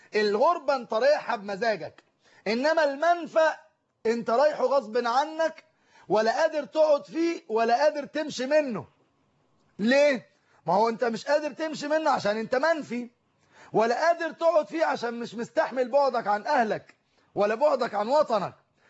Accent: Cairo, Cairo Governorate, Egypt; انا قاهري اذا ذهبت الى الاسكندرية صارت غربة بالنسبة لي

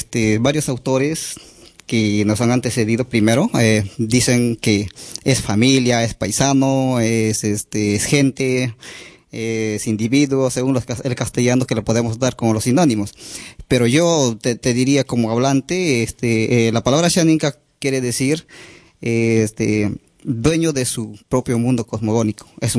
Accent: Peru; yo soy de Perú, soy del grupo indígena Xaninka. Es la primera población amazónica del Perú, con más de 300.000 personas.

